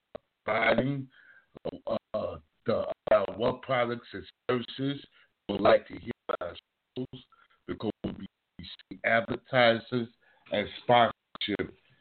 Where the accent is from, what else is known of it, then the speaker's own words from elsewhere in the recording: Brooklyn, New York, United States; That's my hometown, Brownsville, Westside.